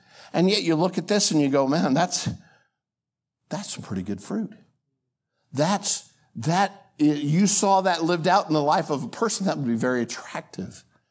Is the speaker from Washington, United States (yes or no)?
yes; Washington, United States; Just like, you know, we came from Washington State, and they got fruit trees.